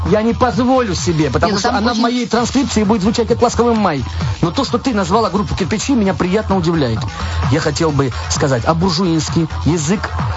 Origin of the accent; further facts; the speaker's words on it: Kutaisi, Imereti, Georgia; Я из Кутаиси, да.